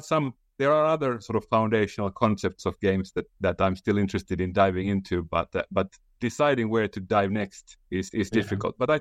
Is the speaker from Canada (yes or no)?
no; Finland; English is a second language; I'm from Finland